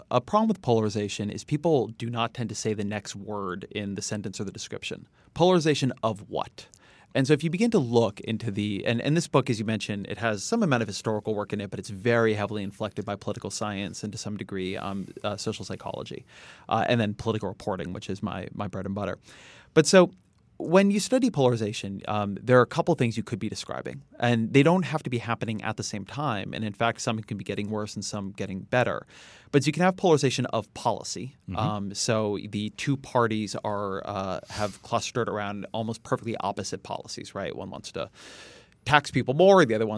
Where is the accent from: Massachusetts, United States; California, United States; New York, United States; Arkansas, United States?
California, United States; I am a Californian and a father, and I'm Jewish and I'm a vegan